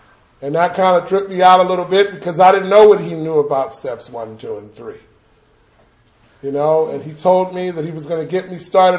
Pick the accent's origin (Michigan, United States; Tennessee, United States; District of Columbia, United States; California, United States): California, United States; Los Angeles; And I grew up in the Jordan Downs housing projects in Watts, which is quite a ways away from here, but I loved living in the projects. I loved being from Watts.